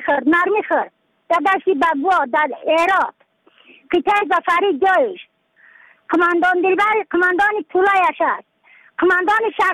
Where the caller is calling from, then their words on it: Badakhshan, Afghanistan; از بدخشان هستم مرکز بدخشان